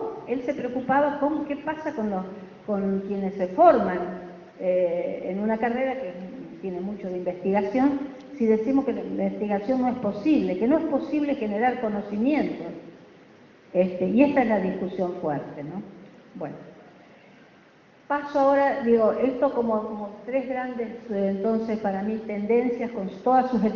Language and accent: Spanish; Rosario, Santa Fe, Argentina; vengo de Rosario, ciudad de la provincia de Santa Fe, tan mediatizada en los medios de comunicación últimamente.